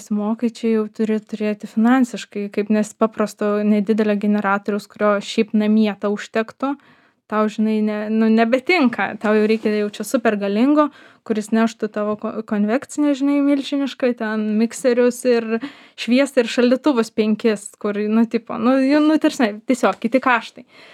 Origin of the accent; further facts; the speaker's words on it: Vilnius, Vilnius County, Lithuania; aš gimiau Fabijoniškėse ir esu fabų vaikas ir baigiau mokyklą Vilniuj ir universitetą Vilniuj, bet visą laisvalaikį, savaitgalius ir atostogas išleisdavau kaime.